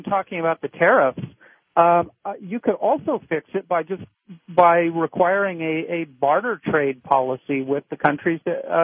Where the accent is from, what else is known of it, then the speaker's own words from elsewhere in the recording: United States; now in Austria; Well, I'm about to become unemployed. I am an American. We're going to try to stay here.